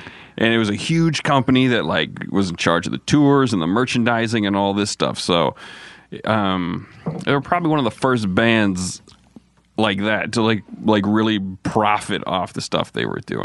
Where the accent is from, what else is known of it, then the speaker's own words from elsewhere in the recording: Muskegon, Michigan, United States; concert was my hometown, Muskegon, Michigan